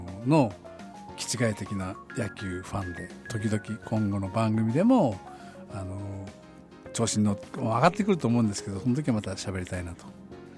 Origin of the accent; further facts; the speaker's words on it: Fukuoka, Japan; moved away as an adult; 僕は福岡の出身で、福岡からこっちに15、6年、7年、8年その当たり前にこっちに仕事で転勤できて、こっちで住み着いてしまったという、でこっちで結婚もこっちでしたという